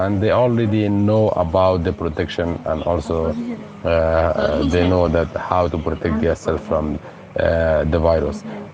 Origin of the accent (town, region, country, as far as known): Afghanistan; now in Moria, Greece